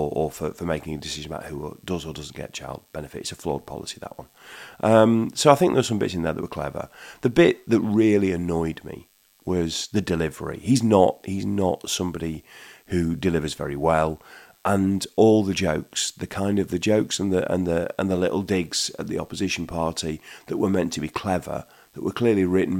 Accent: Retford, East Midlands, United Kingdom; when I was born and raised in Retford, which I was, I used to go on the Retford-Sheffield train all the time.

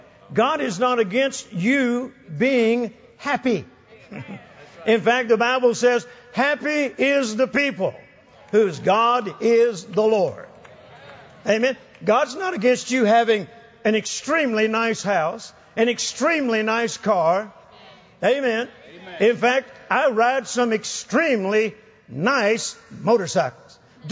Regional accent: Fort Worth, Texas, United States; "Now, where are you from?" I said, "Fort Worth, Texas."

